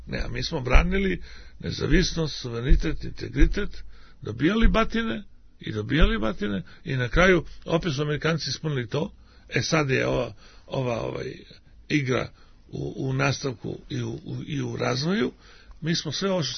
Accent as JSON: {"language": "Serbian", "town": "Prizren", "region": "Prizren District", "country": "Kosovo", "tie": "born there", "said": "Ja sam rođen u Prizrenu."}